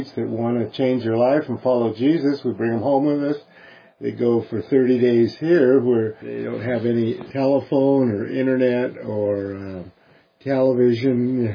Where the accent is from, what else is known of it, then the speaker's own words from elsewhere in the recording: Portland, Oregon, United States; I'm originally from Portland, Oregon. We opened up a house and started taking people in.